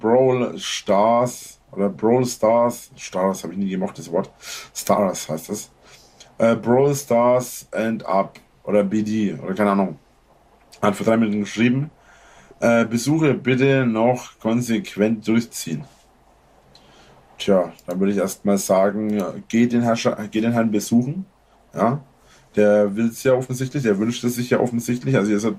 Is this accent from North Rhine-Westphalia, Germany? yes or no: no; Bavaria, Germany; accent: Franconian; Ist Dialekt, also mein Dialekt, Fränkisch, ist es schon Akzent?